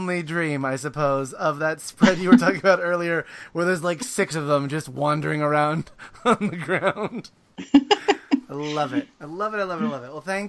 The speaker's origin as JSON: {"language": "English", "country": "United States", "tie": "born or raised there", "said": "growing up in America, I've only ever seen guinea pigs in pet stores."}